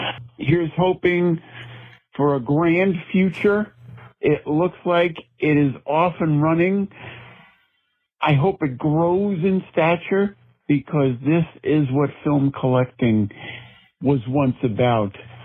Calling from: Valley Stream, New York, United States; Hello, I am … from Valley Stream, Long Island

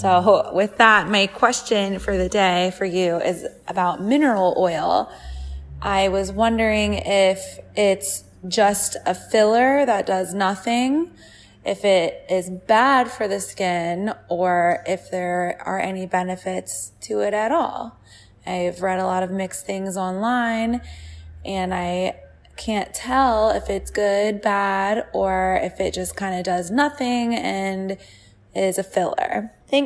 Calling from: Florida, United States; I'm from Florida.

